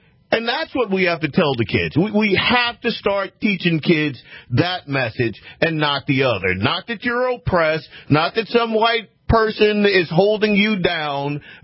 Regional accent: Louisiana, United States; I grew up in Louisiana, like backwoods. I mean, just we didn't have a lot of money. We never did growing up.

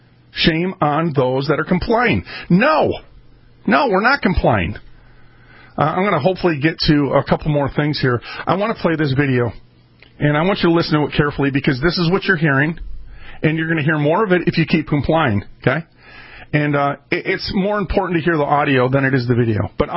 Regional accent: Minnesota, United States; I'm from Minnesota

